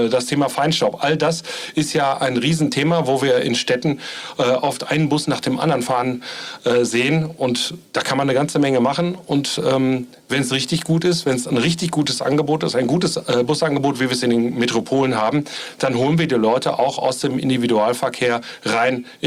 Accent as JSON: {"language": "German", "region": "North Rhine-Westphalia", "country": "Germany", "tie": "born or raised there", "said": "In meiner Heimatregion im Münsterland"}